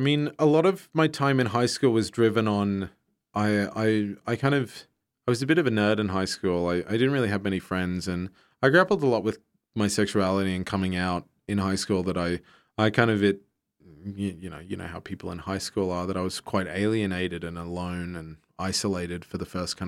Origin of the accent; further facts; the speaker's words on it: Brisbane, Queensland, Australia; it might just be nostalgia for my hometown and the fact that I've lived there my whole life and everyone feels the same way about their hometown. But I feel like there's something happening in Brisbane that people are really missing out on if they're not there.